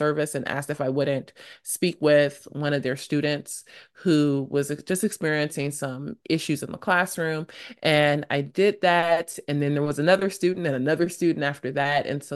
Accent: United States; I've been told that it's very interesting that I would use the term African American because truly I'm American.

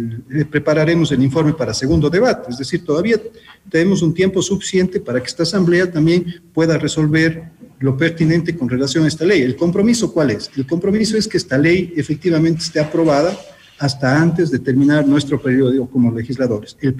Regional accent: Ecuador; que tenemos como ecuatorianos

